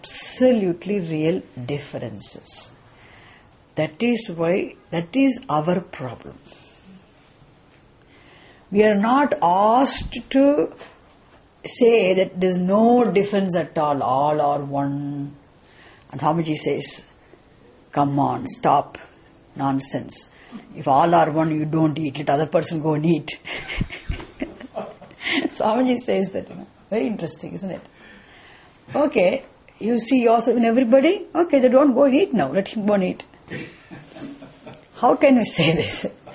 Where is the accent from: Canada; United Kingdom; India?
India; Sajatiya Bhedaha, you're all English, I'm Indian.